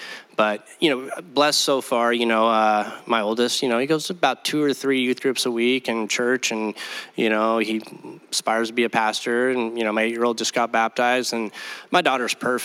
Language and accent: English; Los Osos, California, United States; growing up in Los Osos, you know, and surfing